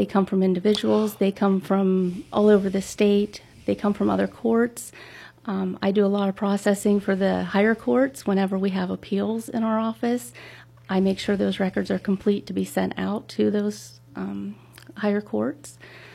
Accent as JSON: {"language": "English", "region": "Pennsylvania", "country": "United States", "tie": "born or raised there", "said": "Well, I am born and raised in Butler County. I've lived here all my life."}